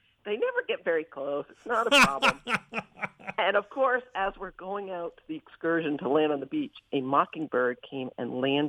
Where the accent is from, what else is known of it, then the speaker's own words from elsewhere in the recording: Sudbury, Massachusetts, United States; as a kid, I grew up outside of Boston in this place where there were a lot of woods and streams